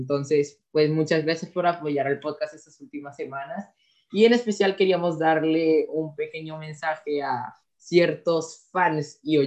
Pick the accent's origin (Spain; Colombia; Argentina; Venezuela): Colombia; como somos colombianos y como ya oyeron, pues desde septiembre se siente que viene diciembre